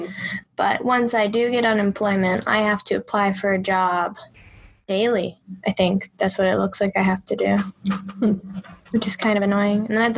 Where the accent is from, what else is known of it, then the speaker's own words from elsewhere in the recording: Florida, United States; My parents are driving it up on the 23rd and 24th because I'm from Florida.